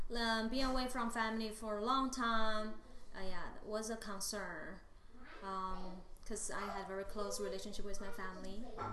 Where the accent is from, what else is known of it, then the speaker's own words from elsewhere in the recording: Sichuan, China; now in United States; It's called Sichuan Province. It's kind of in the central west in China, geographically.